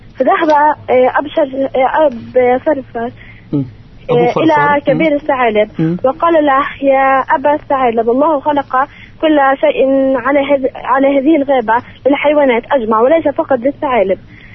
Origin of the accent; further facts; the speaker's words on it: Deir Ghassaneh, West Bank, Palestine; من قرية دير غسانة لمنه والبيرة